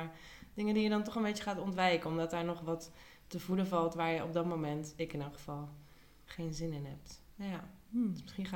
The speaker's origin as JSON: {"language": "Dutch", "region": "Limburg", "country": "Netherlands", "said": "Ik kom uit Zuid-Limburg. Dus ik ben sowieso opgegroeid met een hele Bourgondische."}